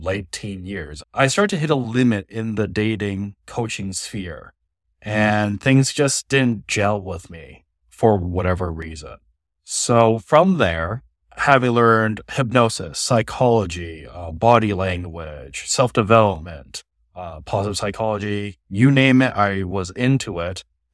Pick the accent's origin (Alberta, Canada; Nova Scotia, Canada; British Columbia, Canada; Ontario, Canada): Ontario, Canada; Hamilton; my background was I grew up essentially in Steel City, Hamilton, Ontario.